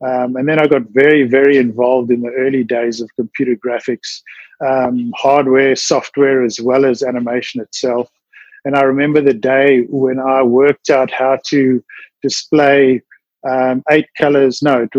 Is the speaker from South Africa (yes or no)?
yes; Johannesburg, Gauteng, South Africa; I grew up in Johannesburg went to usual schools like everybody else.